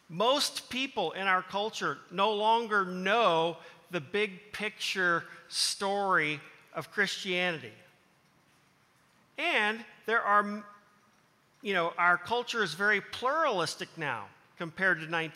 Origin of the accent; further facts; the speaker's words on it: Leawood, Kansas, United States; But I grew up in Leawood South at 128th and State Line, went to Blue Valley High School.